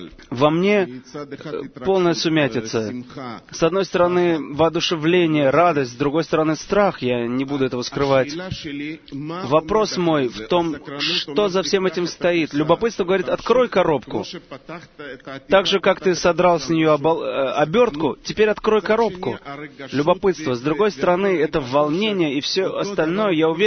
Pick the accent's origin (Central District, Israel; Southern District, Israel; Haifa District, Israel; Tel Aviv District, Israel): Central District, Israel; Kfar Saba; я из Кфар-Сабы.